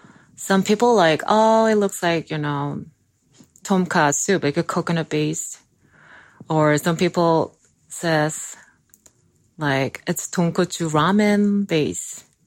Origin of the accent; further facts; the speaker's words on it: Seoul, South Korea; I was born and raised in Seoul, South Korea. I grew up learning to love all kinds of food.